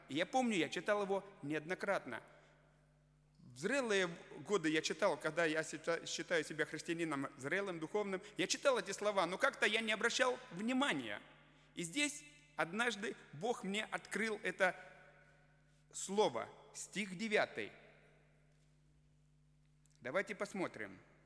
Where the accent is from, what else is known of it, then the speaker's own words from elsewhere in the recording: Russia; Я был в гостях у себя на родине, в России.